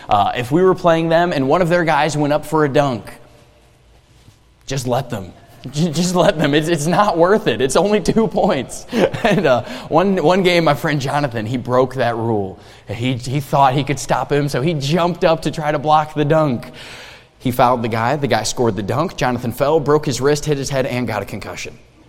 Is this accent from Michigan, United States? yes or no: no; Cleveland, Ohio, United States; Originally, I'm from Cleveland, Ohio.